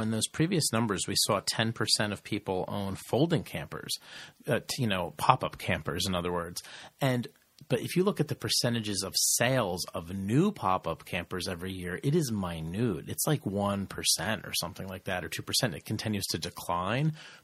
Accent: New Jersey, United States; We're from New Jersey where we don't have a lot of that in our area

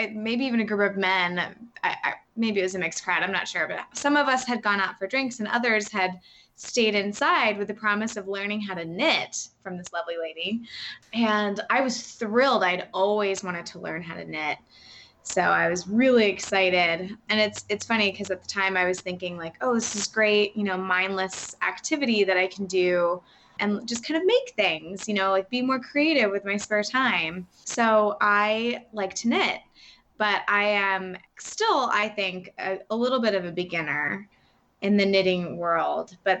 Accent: New Jersey, United States; now in Boston area, United States; going to high school in New Jersey. So usually people can relate to that. I don't really like to say I'm from New Jersey because it doesn't seem accurate. I ended up in Boston for school, or the Boston area

